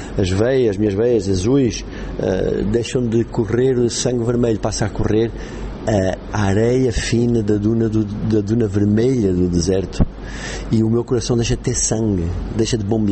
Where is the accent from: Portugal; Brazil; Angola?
Angola; Namibe; eu sou natural do Namibe, a minha família é uma família que de muitas gerações no Namibe, e todas as histórias têm um pouco a ver com o meu sul, o meu Namibe, o meu deserto, como eu costumo dizer.